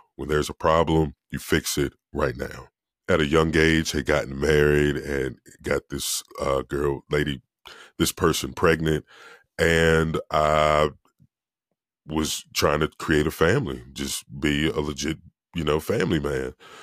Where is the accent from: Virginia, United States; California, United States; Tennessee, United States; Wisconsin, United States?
Virginia, United States; Now, I grew up in Virginia. That's where it all started.